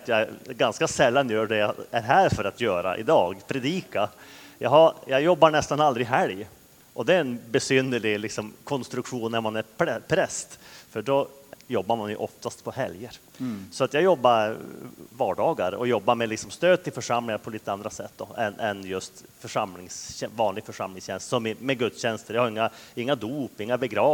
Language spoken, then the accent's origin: Swedish; Norrbotten County, Sweden; Jag är ju från Norrbotten.